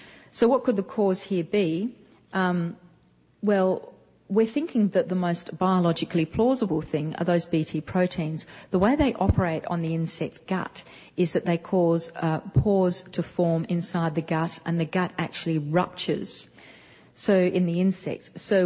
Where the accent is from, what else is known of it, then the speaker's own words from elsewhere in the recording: Australia; as an Australian, I know the United States government lectures other countries